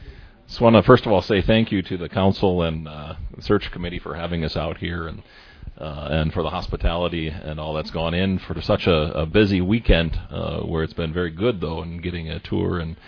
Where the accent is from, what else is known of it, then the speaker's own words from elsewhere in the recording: South Lyon, Michigan, United States; And that meant moving down to southeast Michigan, near Ann Arbor area. South Lyon was my hometown after that, and that's where I went to high school.